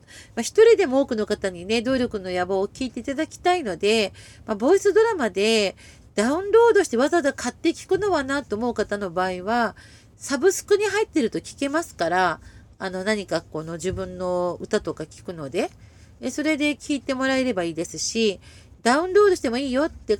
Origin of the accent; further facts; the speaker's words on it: Yokohama, Kanagawa, Japan; その地元横浜の映画祭でですね